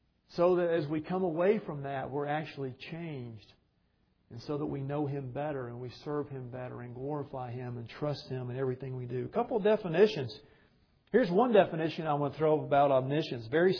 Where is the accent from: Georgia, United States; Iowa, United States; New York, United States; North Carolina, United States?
Georgia, United States; we grew up in Georgia. So we would go in the mountains in North Georgia and camp and trout fish.